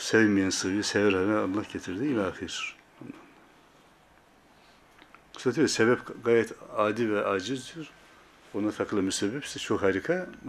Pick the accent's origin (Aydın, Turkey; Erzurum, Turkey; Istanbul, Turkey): Erzurum, Turkey; ben de Erzurumluyum ya, çay istiyorum.